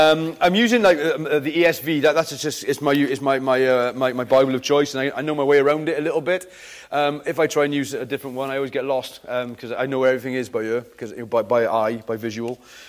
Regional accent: Cardiff, Wales, United Kingdom; also born or lived in Pontypool; 12 years in Cardiff, 9 years back in Pontypool planting a church, now I'm back in Cardiff again. I've never lived anywhere else apart from Cardiff and Pontypool, but my accent's all over the shop

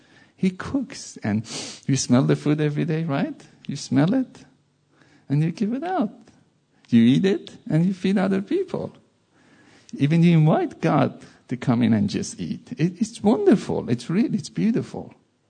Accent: Iran; English is a second language; English is not my first language. I'm from Iran, you know. And speak another language.

